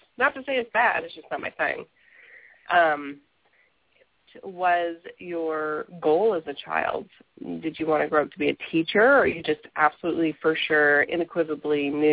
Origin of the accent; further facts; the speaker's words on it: Kentucky, United States; But I grew up in Kentucky, like I grew up in the South